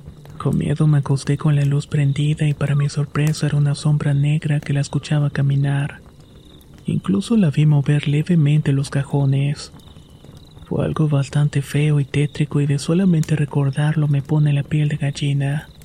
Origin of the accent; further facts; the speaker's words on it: Hidalgo, Mexico; Soy de un pueblo de la Sierra Alta de Hidalgo.